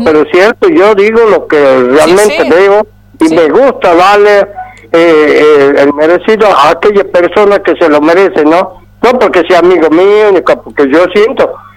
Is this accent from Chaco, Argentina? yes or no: no; Córdoba, Argentina; yo no soy gaucho, yo soy cordobés.